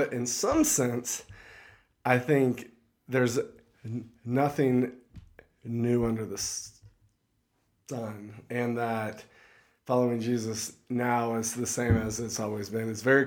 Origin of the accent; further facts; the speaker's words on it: Florida, United States; I'm an American. I'm probably a moderate conservative. I'm an independent. I'm from Florida. My identity kind of was built on my nation, my family of origin.